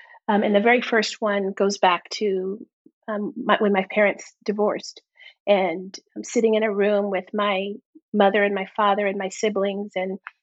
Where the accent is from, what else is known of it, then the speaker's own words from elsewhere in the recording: El Paso, Texas, United States; yeah, I am from El Paso, Texas, and grew up in a home raised by a single woman.